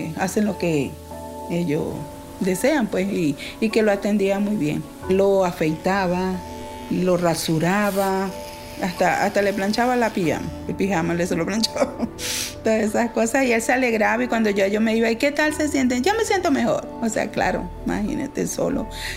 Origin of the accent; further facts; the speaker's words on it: La Victoria, Aragua, Venezuela; moved away; Bueno, nací en Venezuela, en una ciudad llamada La Victoria, estado Aragua. Allí me crié, allí estudié.